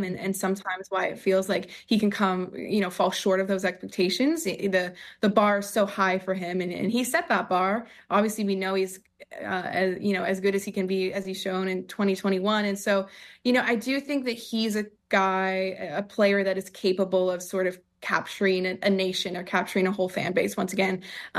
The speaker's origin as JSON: {"language": "English", "town": "Toronto", "region": "Ontario", "country": "Canada", "tie": "born or raised there", "said": "I obviously remember, I grew up in Toronto, was raised"}